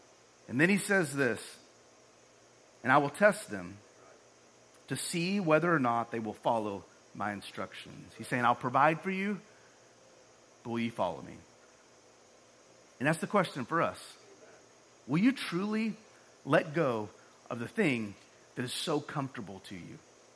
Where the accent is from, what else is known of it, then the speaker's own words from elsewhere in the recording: Oklahoma, United States; I mean, we're from Oklahoma, so it's probably a tornado, you know what I'm saying?